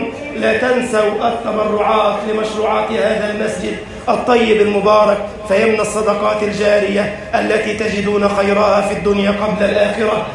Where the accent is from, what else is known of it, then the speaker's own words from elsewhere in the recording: Egypt; اجعل بلدنا مصر أمنا أمانا